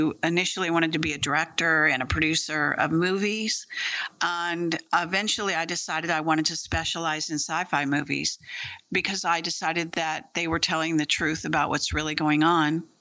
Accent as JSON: {"language": "English", "region": "California", "country": "United States", "tie": "born there", "said": "I was born in Moffett Field Hospital, which is a military hospital on Moffett Field, which is a very well-known base."}